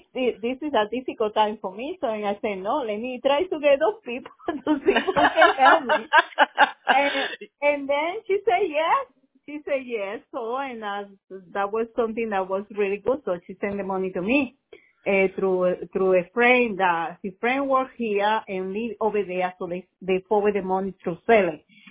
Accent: Venezuela; now in United States; You know, I'm from Venezuela, and at that time people was leaving because of the situation over there.

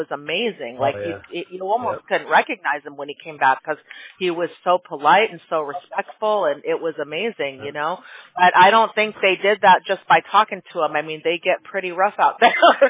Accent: Chicago, Illinois, United States; now in California, United States; Yeah, because I grew up in Chicago, and when I came out here to California, that's where our office is located.

